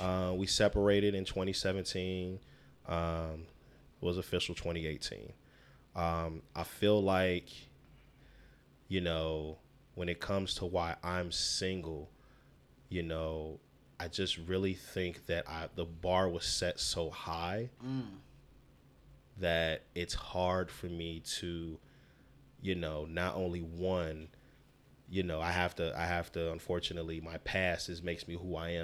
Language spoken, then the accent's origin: English; Chicago, Illinois, United States; I'm from Chicago. What they call it? Middle school here.